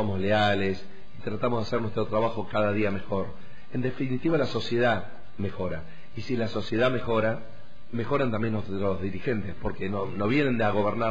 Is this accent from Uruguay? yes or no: no; Villa del Dique, Córdoba, Argentina; Así que me crié acá en Villa del Dique.